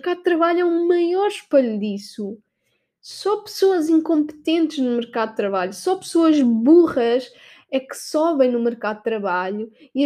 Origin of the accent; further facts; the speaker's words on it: Portugal; custa mesmo muito ver pessoas como nós, portugueses, que são super esforçadas